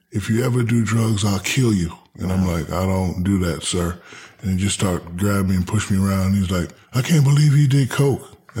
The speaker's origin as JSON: {"language": "English", "town": "Newark", "region": "New Jersey", "country": "United States", "also_born_or_lived": "Hinesville, Georgia / Germany / San Antonio, Texas", "moved": "yes", "said": "My childhood is very unorthodox. I'm from Newark, New Jersey. Mm-hmm. I moved to Hinesville, Georgia. Then I moved to Germany. Then I moved to San Antonio, Texas. I went to college in Louisiana."}